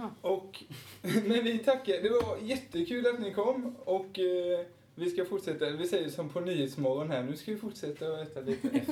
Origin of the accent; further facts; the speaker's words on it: Alstermo, Kronoberg County, Sweden; Vi har i, där jag kommer från Alstermo, i vår missionskyrka, så har vi en liten minibutik.